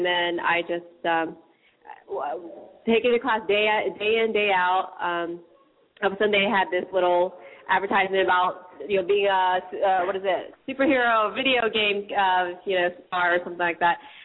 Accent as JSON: {"language": "English", "region": "East Coast", "country": "United States", "said": "Okay, I am from the East Coast. Moved here about 3 years ago from the Virginia, D.C. area."}